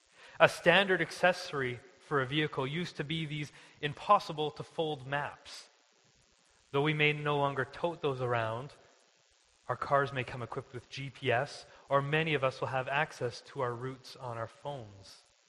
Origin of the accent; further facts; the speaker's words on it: Ladner, British Columbia, Canada; I'm from Ladner.